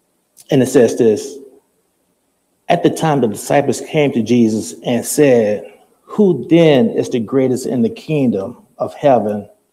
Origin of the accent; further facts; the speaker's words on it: Mobile, Alabama, United States; You know, as you know, I grew up in Mobile, Alabama. And in my neighborhood, there were like two convenience stores within walking distance.